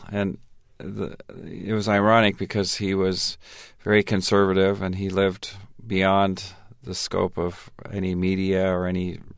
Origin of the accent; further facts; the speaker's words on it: Tanzania; moved away; also born or lived in Minnesota, United States; Well, I grew up in Tanzania. I was born in Minnesota, you know, Garrison Keillor stock, Minnesota Norwegian Lutheran. But when I was 3 months old, my parents went to Tanzania.